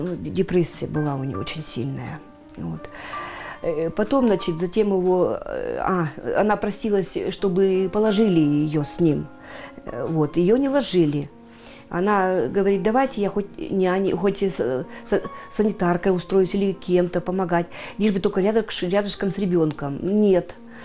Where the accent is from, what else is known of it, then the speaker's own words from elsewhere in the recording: Kurgan Oblast, Russia; У нас в деревне, я выросла в Курганской области, и у нас вот в деревне